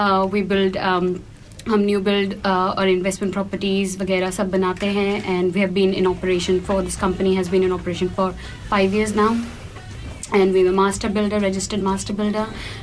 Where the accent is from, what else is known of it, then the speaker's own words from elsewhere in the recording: Kolkata, West Bengal, India; सबसे पहले मैं बोलना चाहूँगी कि मैं कोलकाता से हूँ.